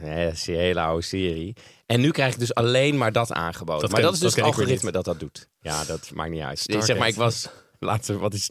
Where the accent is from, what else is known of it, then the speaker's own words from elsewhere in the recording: Twello, Gelderland, Netherlands; Dat ligt dichtbij waar ik opgegroeid ben. Twello kom ik vandaan.